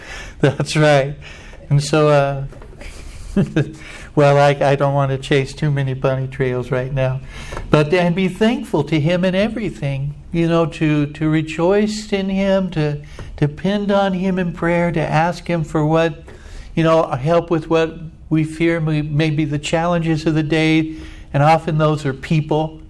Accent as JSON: {"language": "English", "region": "Scotland", "country": "United Kingdom", "said": "I'm Scottish."}